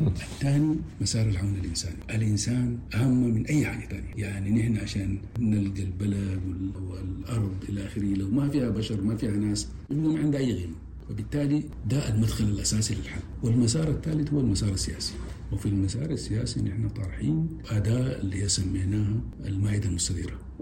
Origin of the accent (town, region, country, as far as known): Sudan